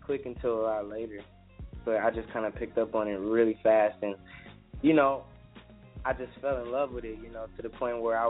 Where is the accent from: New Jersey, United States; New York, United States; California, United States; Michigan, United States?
California, United States; Compton; You know, I'm a singer. I'm a songwriter from Compton, California.